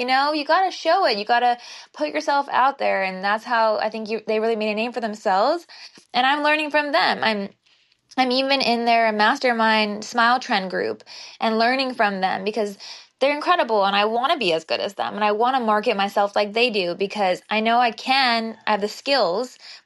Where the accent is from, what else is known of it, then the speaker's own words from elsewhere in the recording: Brentwood, California, United States; now in Manhattan Beach, United States; I'm not from Manhattan Beach. I grew up in near Santa Monica, near in Brentwood. So I didn't grow up in the South Bay here in LA.